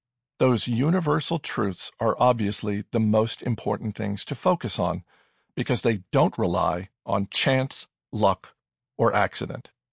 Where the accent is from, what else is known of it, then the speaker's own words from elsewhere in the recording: Lake Tahoe, California, United States; I grew up ski racing in Lake Tahoe. I was on the Squaw Valley ski team